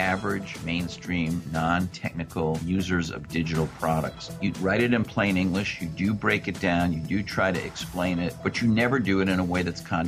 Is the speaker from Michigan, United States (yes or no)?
no; Providence, Rhode Island, United States; It began in my hometown of Providence, Rhode Island.